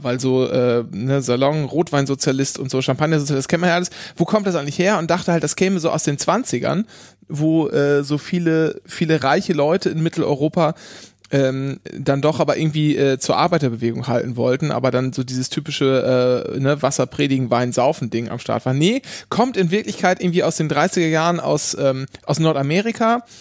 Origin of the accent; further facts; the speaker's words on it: Northern Germany, Germany; Wenn man als Kind in Norddeutschland aufwächst.